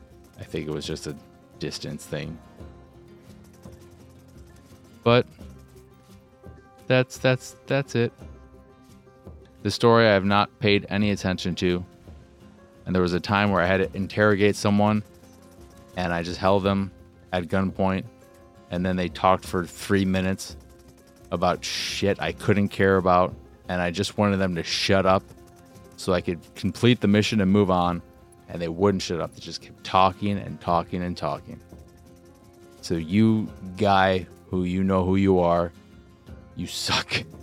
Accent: Chicago, Illinois, United States; also born or lived in Galena, Illinois; I am from Chicago. I live in Chicago now. But after graduating grammar school, my mom decided she was sick of the city, wanted to move as far away from a city as you could.

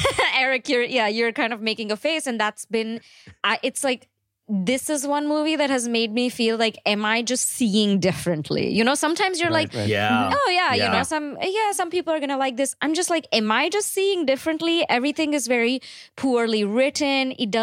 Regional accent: New Jersey, United States; I'm from New Jersey.

